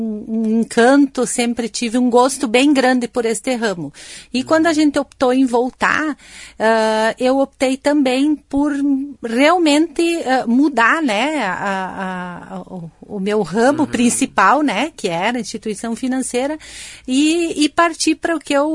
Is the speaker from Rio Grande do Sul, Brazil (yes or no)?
yes; Ibiraiaras, Rio Grande do Sul, Brazil; also born or lived in Paraná; A minha família é de Ibiraiara, Júnior. Eu sou natural de Ibiraiaras. Eu fiquei 14 anos no Paraná, em função de trabalho, e também em função, né, de trabalho, a gente voltou para a nossa terra aqui, que eu considero Lagoa Vermelha já nossa terra.